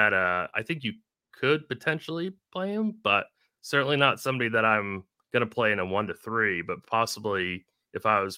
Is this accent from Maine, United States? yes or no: yes; Maine, United States; I'm from Maine, yeah.